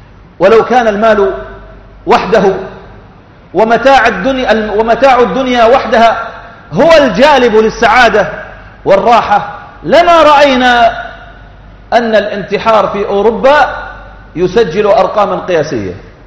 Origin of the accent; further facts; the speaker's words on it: Saudi Arabia; قصة عن أحد التجار عندنا في السعودية